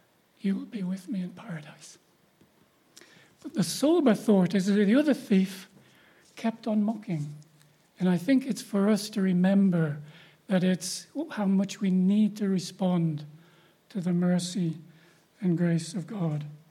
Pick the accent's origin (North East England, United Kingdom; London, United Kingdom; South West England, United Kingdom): North East England, United Kingdom; we're Geordie, so I said, kid, you know what happens?